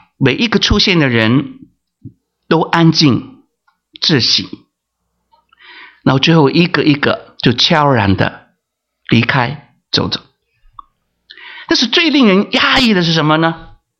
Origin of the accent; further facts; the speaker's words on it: Hong Kong; 小时候在香港，那个时候还是黑白电视的年代